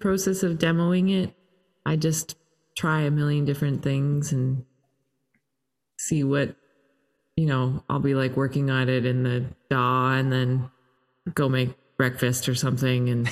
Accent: Toronto, Ontario, Canada; I'm Canadian and grew up in Toronto.

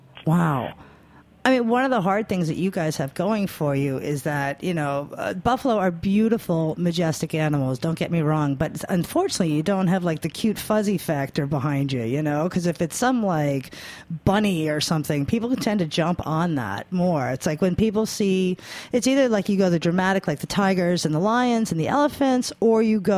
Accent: New York, United States; It's like, careful, I'm a New Yorker, my friend.

